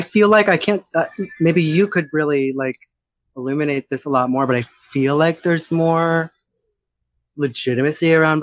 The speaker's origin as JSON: {"language": "English", "town": "Boston", "region": "Massachusetts", "country": "United States", "tie": "born or raised there", "said": "I mean, I remember growing up in Boston, and queer was like the equivalent of the word faggot."}